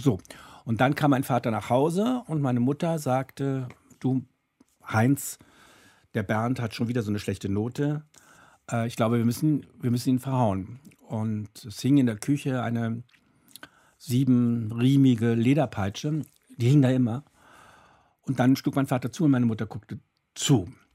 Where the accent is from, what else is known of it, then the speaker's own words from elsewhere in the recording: Hamburg, Germany; Und deshalb bin ich in Hamburg aufgewachsen.